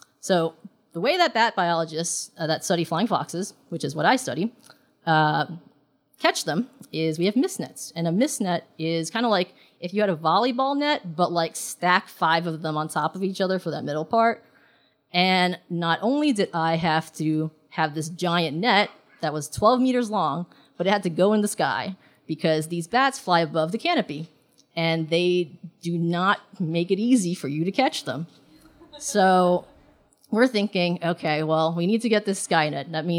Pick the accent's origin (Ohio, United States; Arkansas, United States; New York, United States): New York, United States; New York City; also born or lived in Hong Kong; I was born in Hong Kong, and I grew up in New York City.